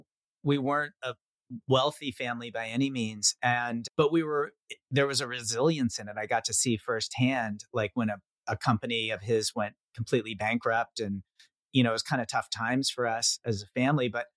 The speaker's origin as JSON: {"language": "English", "town": "Reno", "region": "Nevada", "country": "United States", "tie": "born or raised there", "also_born_or_lived": "Washington, D.C.", "said": "then went to middle school and high school in Reno, Nevada. That was a culture shock. I was 11 when I moved from Washington, D.C. to Reno."}